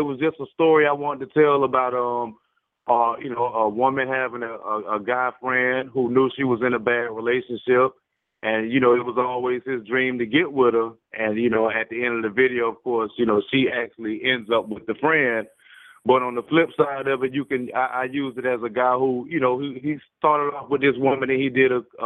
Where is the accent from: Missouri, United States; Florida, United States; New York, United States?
Florida, United States; Pensacola; I mean, from here, it was basically two of my cousins was in a group called … which was